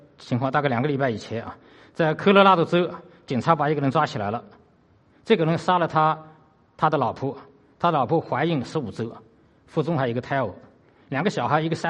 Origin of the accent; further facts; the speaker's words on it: Zhejiang, China; 这个我老家是浙江，我是从浙江来的